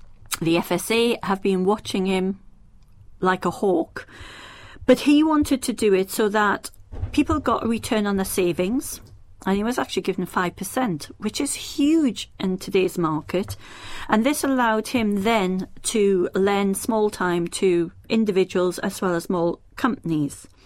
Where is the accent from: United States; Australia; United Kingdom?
United Kingdom; North East England; accent: northeast English; as you know by my accent, I'm from the northeast of England.